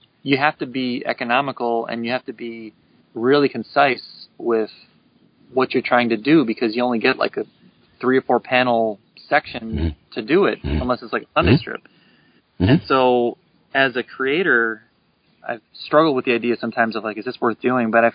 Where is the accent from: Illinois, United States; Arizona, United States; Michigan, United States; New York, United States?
Illinois, United States; Chicago; that's even including my hometown show of Chicago, which I do very well at because it's my hometown show.